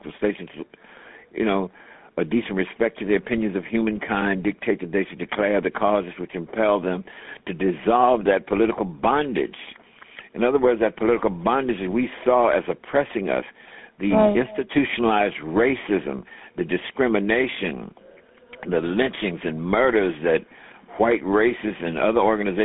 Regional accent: United States; I said, "I'm an American.

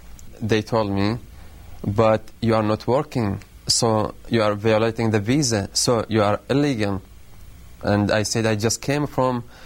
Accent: Kuwait; moved away as an adult; now in United States; I am from Kuwait. I was in Kuwait

